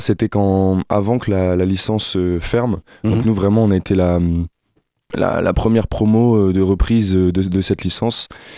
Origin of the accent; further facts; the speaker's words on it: Lens, Hauts-de-France, France; comme je suis originaire du Nord, sûrement là-bas aussi très prochainement.